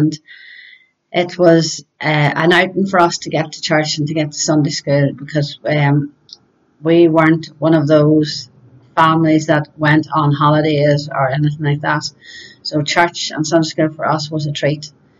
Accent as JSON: {"language": "English", "region": "Ulster", "country": "Ireland", "said": "I am from County Monaghan. I am married to Ivan and I have three sons, all whom are married, and I have five grandchildren. I was brought up in a small country farm."}